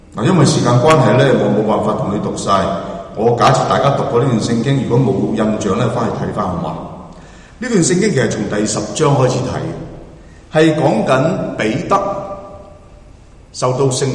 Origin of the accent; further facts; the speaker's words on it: Guangdong, China; 那个方言呢，就譬如好像说我广东人呢，能够突然间在这里用上海话跟大家讲到